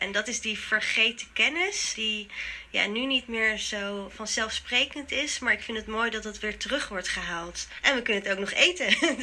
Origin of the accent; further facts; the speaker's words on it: The Hague, South Holland, Netherlands; ik kom uit Den Haag